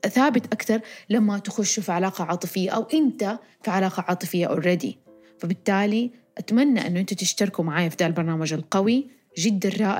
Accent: Saudi Arabia; وأنا بالتحديد بتكلم عن المجتمع السعودي، أنا كسعودية وتربيت في المجتمع السعودي

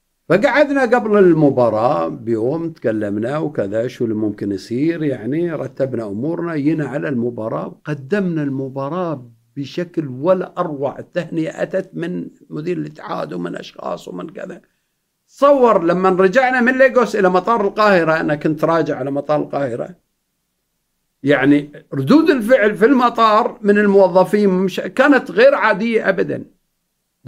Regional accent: United Arab Emirates; أنا أول من علق كأس فلسطين كإماراتي

